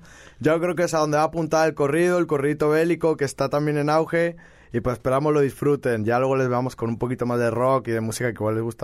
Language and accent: Spanish; Guadalajara, Jalisco, Mexico; toda mi familia es de México, de Los Reyes, Michoacán, de San Luis Potosí, aunque al final pues somos de Guadalajara todos, tapatíos